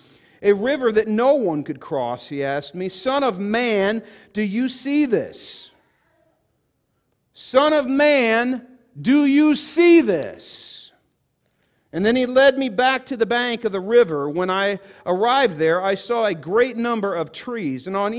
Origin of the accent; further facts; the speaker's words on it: DeKalb, Illinois, United States; Now, I grew up in DeKalb, Illinois, which is kind of up outside of Chicago area.